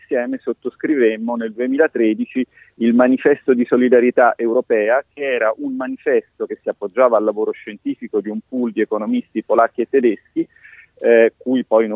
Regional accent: Florence, Tuscany, Italy; moved away; che sono un fiorentino che è vissuto poco nella sua terra

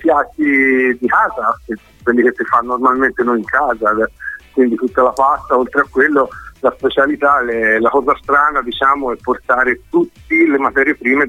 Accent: Grezzano, Tuscany, Italy; now in Vigevano, Italy; Io sono di Grezzano.

